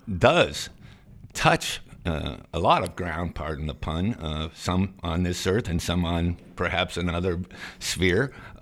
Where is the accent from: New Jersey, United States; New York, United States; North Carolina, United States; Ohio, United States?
Ohio, United States; Youngstown; And you know, that you mentioned, I'm from Youngstown, actually.